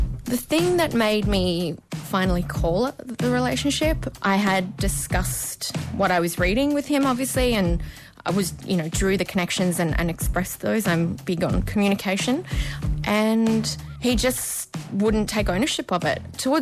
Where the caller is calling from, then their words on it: Byron Bay, New South Wales, Australia; from Byron Bay, and I dated a stoner.